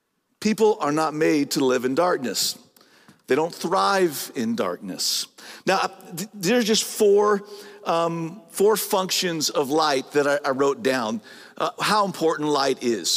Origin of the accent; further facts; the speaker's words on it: Santee, California, United States; I grew up in San Diego, California, actually inland in a place called Santee.